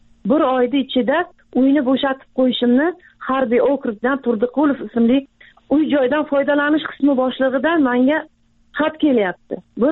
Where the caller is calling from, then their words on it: Moscow, Russia; 1974 yılda tug'ilganman. Turmush o'rtog'im o'lgan. 4 nafar farzandim bor. Hozir Moskva shahridan sizlarga telefon qilyapman. Moskvada bolalarim boqish uchun ishlagani kelganman shu yerga. 4 yildan beri bitta joyda ishlayman, bitta kvartirada yashayman.